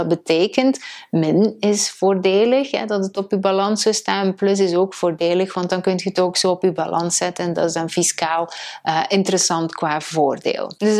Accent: Belgium; Maar ik kan u wel inkijk geven op basis van wat ik doe als Belg. Dus dit geldt niet voor Nederlanders die eventueel kijken

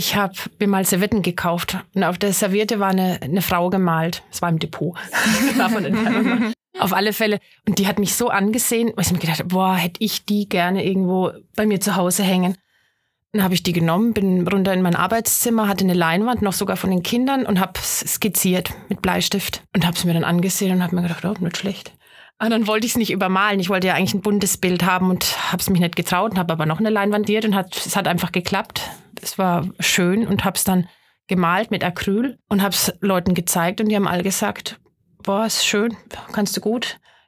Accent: Würzburg, Bavaria, Germany; Aus Würzburg.

